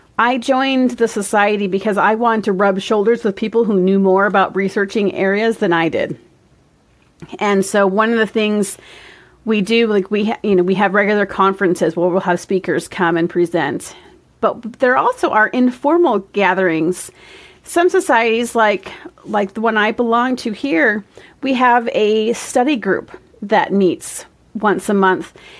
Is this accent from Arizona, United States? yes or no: no; Minnesota, United States; Okay, I am born and raised in Minnesota, and people think of the state of Minnesota as being very Scandinavian.